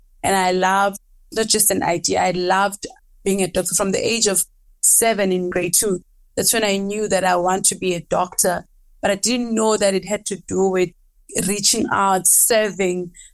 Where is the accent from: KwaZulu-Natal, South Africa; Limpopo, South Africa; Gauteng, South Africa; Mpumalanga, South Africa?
Mpumalanga, South Africa; Kamhlushwa; growing up in Kamhlushwa, I'd say to others, I was not exposed to seeing doctors or other young healthcare professionals.